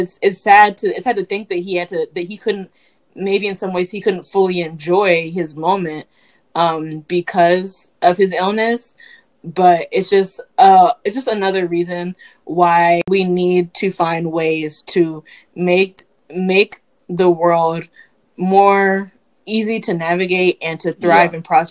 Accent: United States; I feel like my perspective on death was influenced by both, you know, growing up in America, but also being half Nigerian.

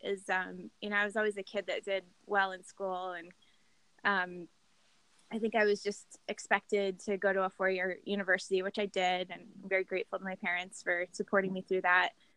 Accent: Indiana, United States; I grew up in Indiana in a really small town

